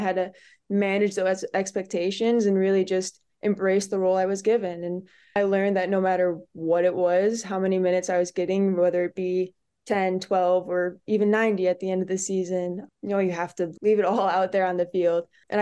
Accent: Brunswick, Ohio, United States; I grew up in Brunswick, Ohio, played for Cleveland Football Club growing up

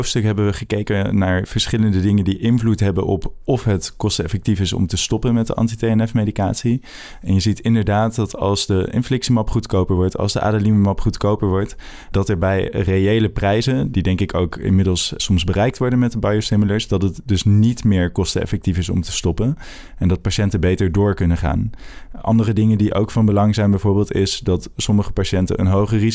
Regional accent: Groningen, Netherlands; also born or lived in Arnhem; now in Utrecht, Netherlands; Ik ben geboren in Arnhem, opgegroeid in Groningen en woon nu al sinds enige tijd in het mooie Utrecht.

